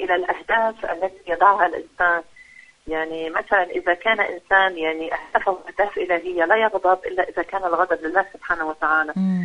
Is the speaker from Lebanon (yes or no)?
yes; Lebanon; حادث أمنية مثلا كما حدث عندنا في لبنان